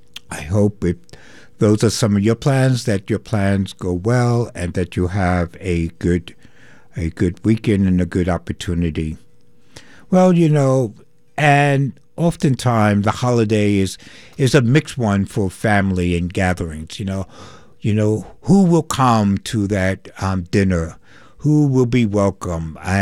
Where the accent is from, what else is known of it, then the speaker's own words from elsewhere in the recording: Queens, New York, United States; I am also from Queens, so maybe I will chime in here.